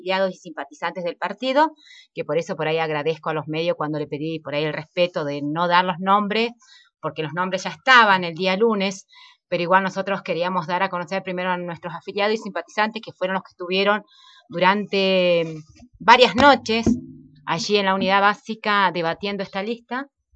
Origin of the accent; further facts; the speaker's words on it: Jacobacci, Río Negro, Argentina; Yo soy una nacida y criada en este pueblo, estudié, me recibí en mi pueblo, tengo trabajo en mi pueblo